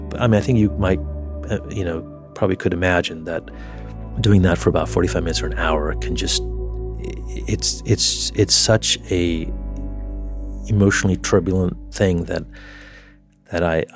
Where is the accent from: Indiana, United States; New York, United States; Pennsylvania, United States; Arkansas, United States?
New York, United States; New York City; And moreover, it was in my hometown.